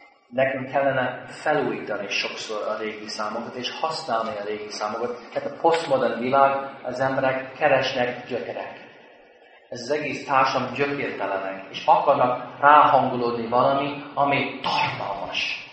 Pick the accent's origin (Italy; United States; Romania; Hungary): United States; Amikor én felnőttem Amerikában, mindig jöttek új számok a 70-80-as években.